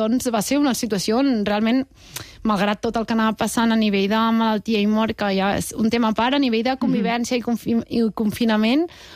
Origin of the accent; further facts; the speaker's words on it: Vilassar, Catalonia, Spain; Jo sóc de Vilassar